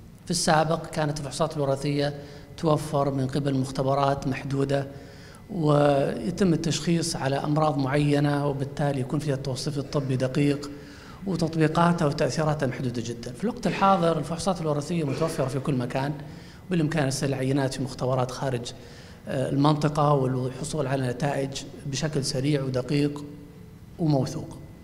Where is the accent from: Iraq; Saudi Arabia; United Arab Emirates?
Saudi Arabia; الآن عندنا في السعودية من فترات طويلة جدا